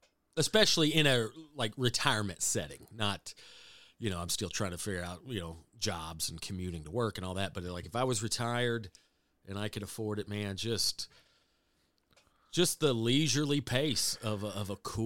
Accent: the South, United States; Yeah, growing up in the South, like, you know, I was still 5 hours from the ocean where I live

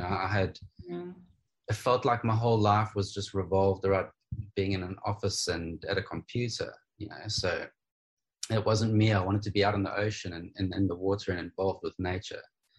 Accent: Warner Beach, KwaZulu-Natal, South Africa; also born or lived in Zimbabwe; I was born in Zimbabwe and came to South Africa when I was probably around 5 years old. My parents split up when I was two. Mum brought me to SA. Dad stayed in Zim. And I started out at school in Warner Beach

